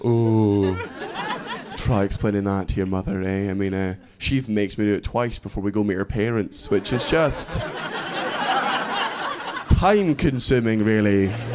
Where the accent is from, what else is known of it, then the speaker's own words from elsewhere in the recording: Scotland, United Kingdom; despite the fact that I am from Fife.